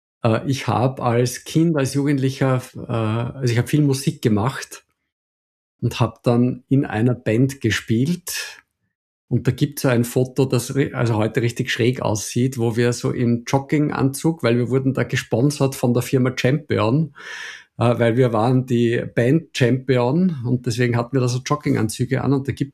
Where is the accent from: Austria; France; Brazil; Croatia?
Austria; Wels, Upper Austria; born there; Der Ausgangsort meiner Lebensreise, würde ich sagen, ist mein Geburtsort und das ist Wels in Oberösterreich.